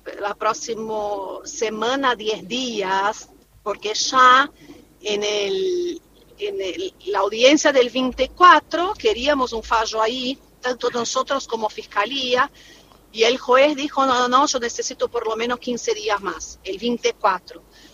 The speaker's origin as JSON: {"language": "Spanish", "country": "Brazil", "second_language": "Spanish", "lives_now": "Argentina", "said": "Yo de vuelta soy abogada brasileña, en Argentina es difícil para mí"}